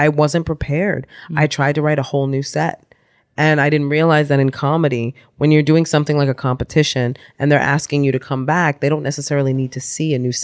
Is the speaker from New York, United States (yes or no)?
yes; New York City, New York, United States; I grew up in the Soundview area of the South Bronx, like all the way down by the water.